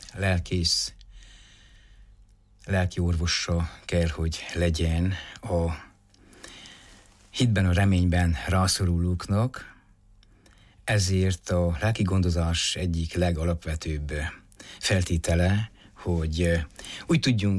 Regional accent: Racoșu de Sus, Covasna, Romania; also born or lived in Sfântu Gheorghe; Iskoláimot Felsőrákoson, a Kovászna megyéhez tartozó kistérségben, Miklósvárszéken, majd Sepsiszentgyörgyön folytattam, ahol érettségiztem

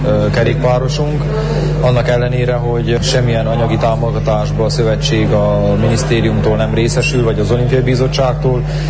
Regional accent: Romania; nem érzik azt a különbséget, hogy most mi Romániából vagyunk, esetleg nyugat-európai versenyzőkkel kell versenyezünk

